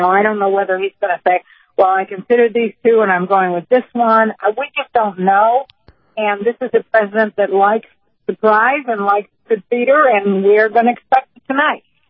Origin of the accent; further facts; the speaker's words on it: Cleveland, Ohio, United States; I don't know. I'm from Cleveland.